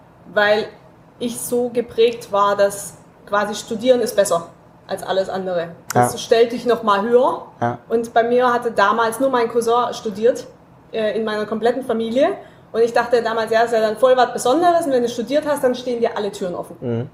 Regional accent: Stuttgart, Baden-Württemberg, Germany; als Stuttgarter, das darf man auch sagen.

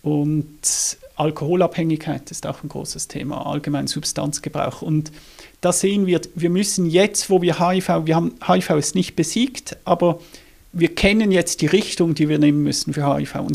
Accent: Basel, Basel-Stadt, Switzerland; Und ich bin selbst aus Basel.

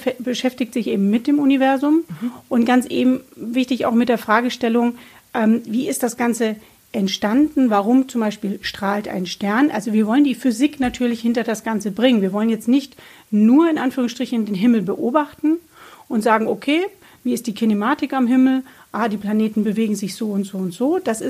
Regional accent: Bamberg, Bavaria, Germany; born there; ich bin geboren in Bamberg

